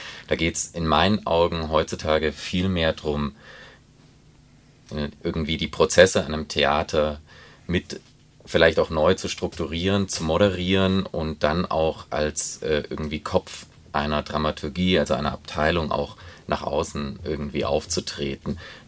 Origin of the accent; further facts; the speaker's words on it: Sigmaringen, Baden-Württemberg, Germany; Also ich komme aus Sigmaringen ursprünglich, dort bin ich aufgewachsen